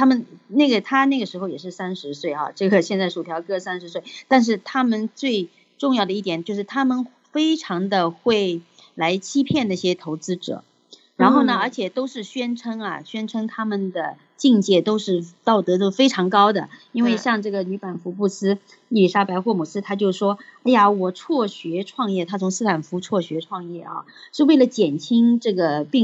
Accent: California, United States; 就跟我们加州人哈，跟我们湾区人非常有关系的一个问题

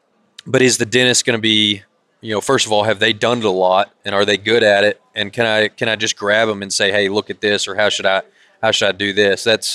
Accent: Nashville, Tennessee, United States; born there; Hey, I was born in Tennessee. I was born in Nash, Vegas.

